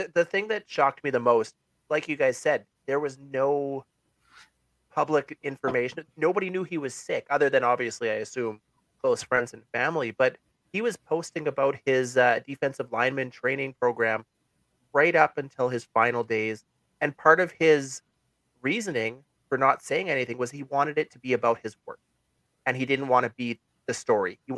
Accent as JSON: {"language": "English", "region": "Saskatchewan", "country": "Canada", "said": "You know, we're from Saskatchewan."}